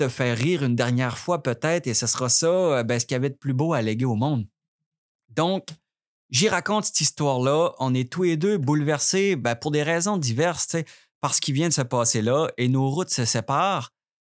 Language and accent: French; Quebec, Canada; si la personne sait que je suis Québécois